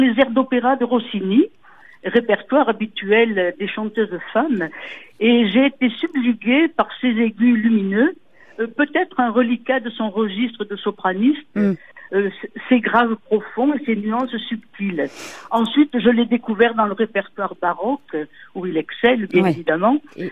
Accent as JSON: {"language": "French", "region": "Provence-Alpes-Côte d'Azur", "country": "France", "said": "Et je vous disais que je suis originaire de la Haute-Provence"}